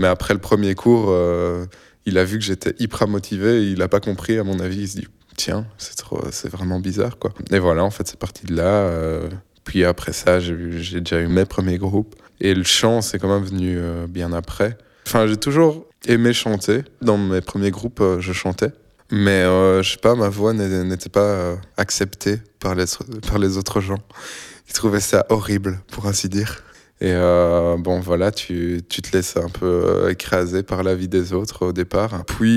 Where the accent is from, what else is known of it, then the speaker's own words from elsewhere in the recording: Charleroi, Wallonia, Belgium; je viens de Charleroi. Je suis d'origine italienne, j'ai de la nationalité italienne. J'ai grandi dans une famille de musiciens.